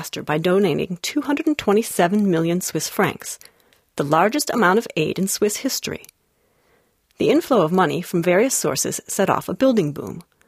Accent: Midwest, United States; As a child growing up in the American Midwest, I didn't think there was anything particularly extraordinary about spending a rainy evening down in the basement

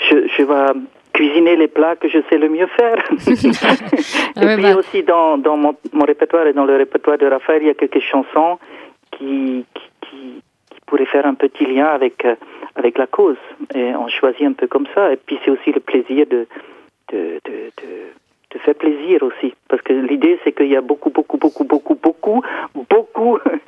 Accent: Switzerland; on est Suisse, je crois un des pays les plus riches du monde

